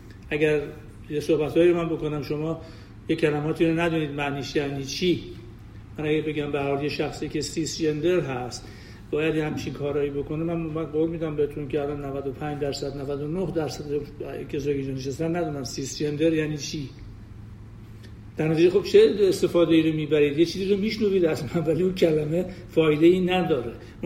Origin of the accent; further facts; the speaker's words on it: Iran; now in United States; ما ایرانی هستیم، این به این همچین فکری رو میاریم وقتی سوال شما فکر میکنیم و وقتی که تو آمریکا هستیم